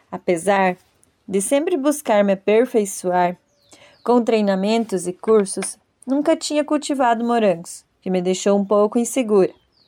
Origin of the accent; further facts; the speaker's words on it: São Bento do Sul, Santa Catarina, Brazil; tenho 29 anos. Sou da cidade de São Bento do Sul. Sempre vivi no interior. Como filha de pais agricultores, cresci em meio à atividade rural